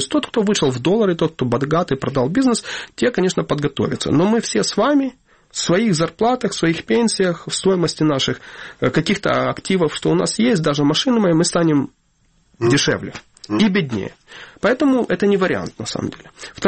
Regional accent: Ukraine; стал настоящим украинцем, с моей точки зрения. Да? Несмотря на то, что я разговариваю на русском языке.

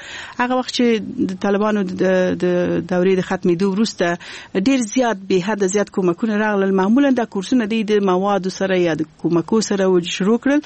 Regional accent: Kabul, Afghanistan; also born or lived in Balkh; او هغه وخت دغه لپاره ما درس په کابل کې ویلې دی او لوی شوی په کابل کې

